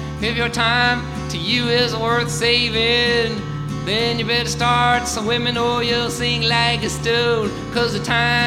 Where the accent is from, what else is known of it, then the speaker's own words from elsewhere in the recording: Lynn, Massachusetts, United States; I told that story in Lynn one time in my hometown